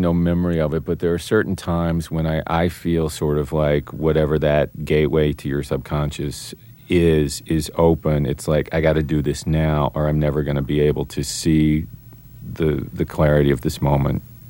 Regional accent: Marietta, Georgia, United States; I mean, I grew up in Marietta, and I grew up in the in Marietta, Georgia

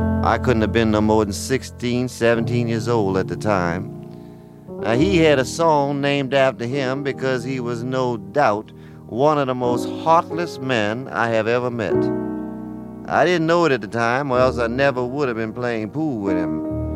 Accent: New Orleans, Louisiana, United States; From a child, I heard the real bottom-line traditional New Orleans music, the brass bands in the streets for funerals, and then we had the party bands for christenings and birthday parties

